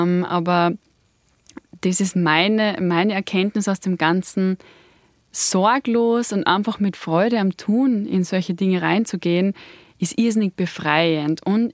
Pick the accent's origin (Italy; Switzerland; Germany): Italy; South Tyrol; Ich muss sagen, ich als Südtirolerin hab's da schon mit den Knädel.